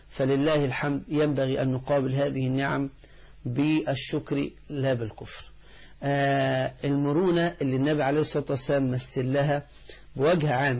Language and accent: Arabic; Upper Egypt, Egypt; والمثل ده عندنا في الصعيد بيقولوا كده